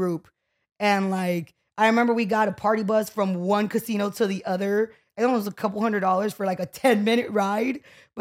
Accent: Montebello, California, United States; I grew up in Montebello.

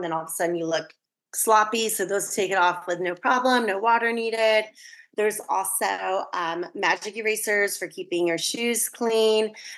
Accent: Sacramento, California, United States; I grew up in Northern California. So I grew up in Sacramento, which basically had no exposure to any of this.

